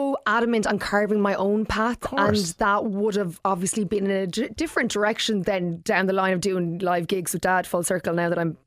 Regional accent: Limerick, Munster, Ireland; And to be at home as well in UCH, only down the road, I'm from Limerick, is incredible.

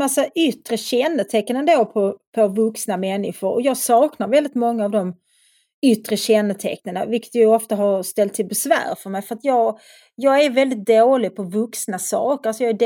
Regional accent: Svedala, Skåne, Sweden; att flytta från Svedala där jag växte upp. Jag ville flytta till en större stad.

